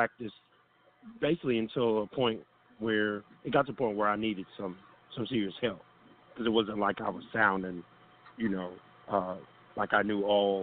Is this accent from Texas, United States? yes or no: yes; Dallas, Texas, United States; Oh, I'm in Dallas, Texas is where I am from